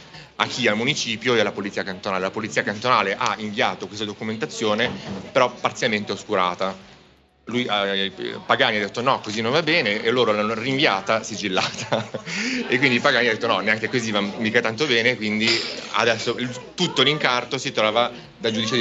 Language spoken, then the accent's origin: Italian; Faido, Ticino, Switzerland; now in Lugano, Switzerland; abito Lugano … abito Lugano, sono cresciuto a Faido